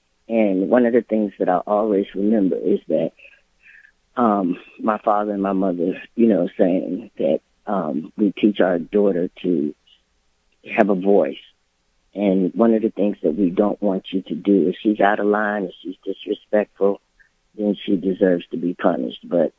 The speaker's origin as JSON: {"language": "English", "town": "Louisville", "region": "Kentucky", "country": "United States", "tie": "born or raised there", "said": "I grew up in Louisville, Kentucky, during the 60s and 70s, and in a very tight knit family."}